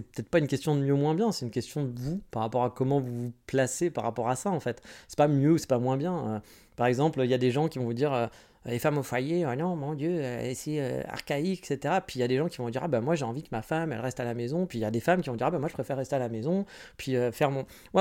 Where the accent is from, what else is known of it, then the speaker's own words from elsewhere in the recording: France; je suis français